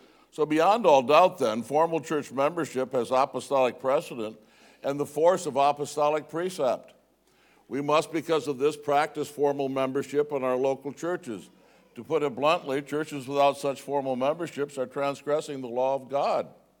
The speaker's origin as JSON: {"language": "English", "region": "Kentucky", "country": "United States", "said": "I'm not an Australian, so maybe I shouldn't assume anything about you. I might be wrong. But in Kentucky, I could assume it. I would not suspect any of my fellow Kentuckians"}